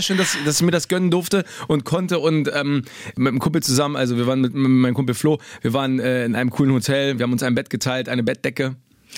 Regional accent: Berlin, Germany; Ich komme ja aus Berlin und jedes Mal, wenn ich in Berlin bin, denke ich mir immer, ja, ist geil, ist mein Zuhause

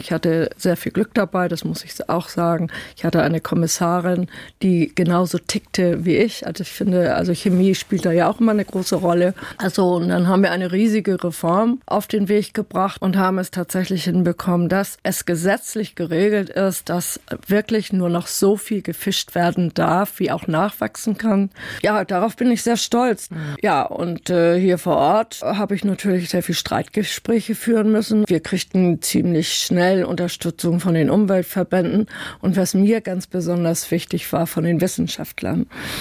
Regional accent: Schleswig-Holstein, Germany; Und ich lebe in Söbi, ich bin Schleswig-Holsteinerin, ich bin Deutsche, aber ich bin mit ganzem Herzen Europäerin.

